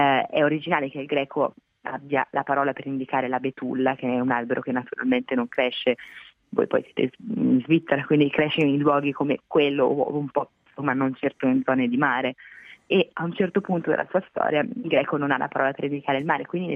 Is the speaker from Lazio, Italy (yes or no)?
no; Tuscany, Italy; essendo io toscana